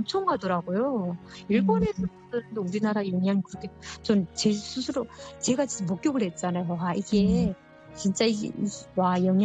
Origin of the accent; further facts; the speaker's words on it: North Korea; accent: North Korean dialect; now in South Korea; 저 면접하는 과정에 제가 북한 사투리가 나왔나 봐요.